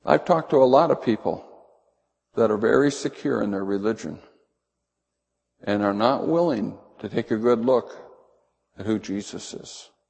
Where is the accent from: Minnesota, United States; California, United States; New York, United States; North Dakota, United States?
North Dakota, United States; Edgeley; I grew up in Edgeley, North Dakota, and one thing that Edgeley has done, it's a little town